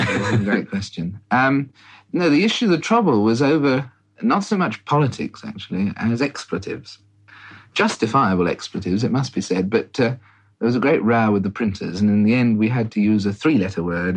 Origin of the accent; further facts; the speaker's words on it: Tenterden, South East England, United Kingdom; born there; I was born in Tenterden in Kent. It's a delicious little town